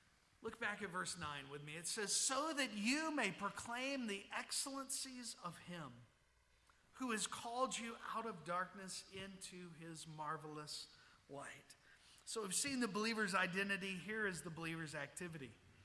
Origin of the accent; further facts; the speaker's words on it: the South, United States; I'm not just an American. I'm from the South. I'm not just a Southerner.